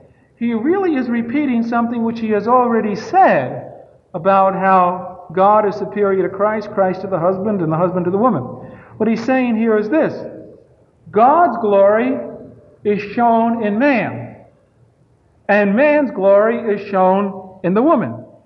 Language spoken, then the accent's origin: English; New York, United States; Well, I was brought up in New York, and as a child, I remember if a woman came into church without a hat, because we lived in a very predominantly Jewish and Catholic neighborhood